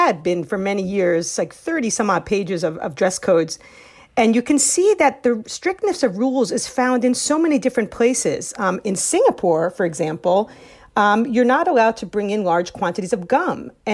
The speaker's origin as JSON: {"language": "English", "region": "New York", "country": "United States", "tie": "born or raised there", "said": "In Boston, New York, my hometown originally"}